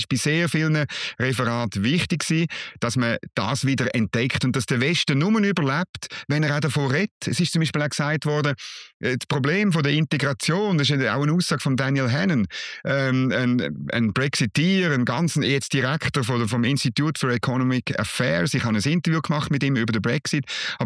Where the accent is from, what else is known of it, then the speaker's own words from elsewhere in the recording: Switzerland; aber als richtiger Schweizer habe ich natürlich ein Sackmesser dabei gehabt